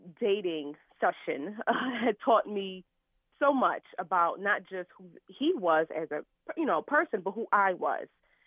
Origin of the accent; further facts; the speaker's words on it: Philadelphia, Pennsylvania, United States